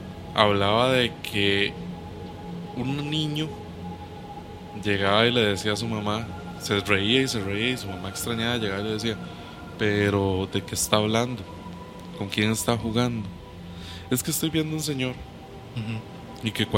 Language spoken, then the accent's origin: Spanish; Acosta, San José, Costa Rica; Como ya hemos dicho antes, yo soy de Acosta.